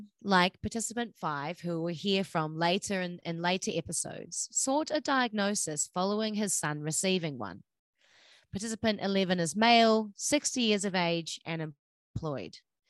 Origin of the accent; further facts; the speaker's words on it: New Zealand; accent: Kiwi; I really do need to acknowledge my Kiwi accent.